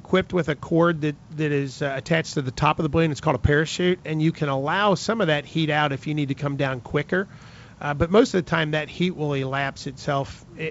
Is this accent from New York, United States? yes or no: no; Kentucky, United States; I do a lot of rural flying. I'm from Kentucky.